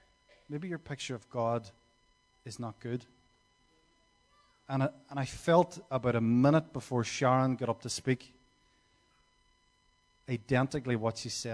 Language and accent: English; Derry, Northern Ireland, United Kingdom; now in Skerries, Ireland; I am originally from Derry City. I'm living in the south of Ireland now about 2 years with my lovely wife and baby girl at the back. And we're living in Skerries.